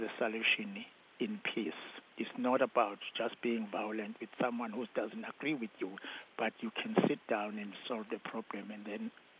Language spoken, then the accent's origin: English; KwaZulu-Natal, South Africa; So the one that we're from Zululand, which is KZN now, so their singing, it became so good.